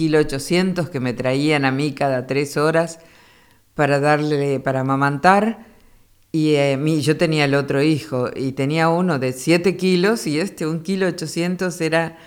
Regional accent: San Jaime, Entre Ríos, Argentina; Bien, y después seguí de Curuzú hacia San Jaime, mi pueblo donde crecí, porque mis padres estaban instalados en San Jaime

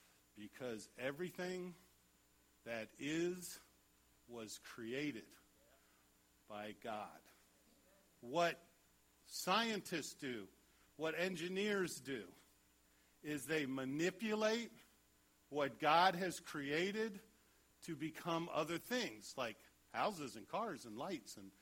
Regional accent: Washington, D.C. area, United States; I grew up outside of Washington, D.C., which comes with its own challenges. And I went to public school my whole life.

